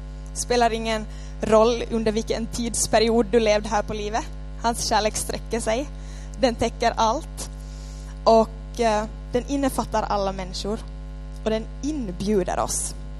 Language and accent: Swedish; Kuni, Ostrobothnia, Finland; så måste jag säga att jag är från Kuni. Och grejen är den att jag studerade flera år i Vasa. Och så blev det röstning här nyligen. Och så märkte jag att, ups, jag är fortfarande skriven i Korsholm.